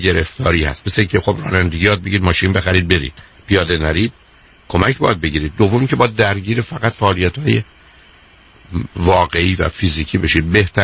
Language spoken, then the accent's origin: Persian; Iran; من ایرانیم فارسی رو بلدم ولی ژاپنی و روسی بلد نیستم.